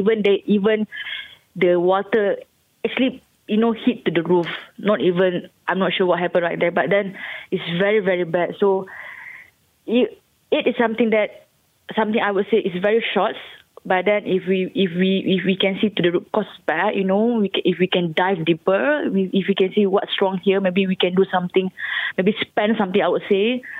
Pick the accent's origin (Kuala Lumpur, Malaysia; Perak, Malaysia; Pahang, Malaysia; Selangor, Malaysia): Selangor, Malaysia; Shah Alam; from Shah Alam. I'm basically working there for about 4 years already.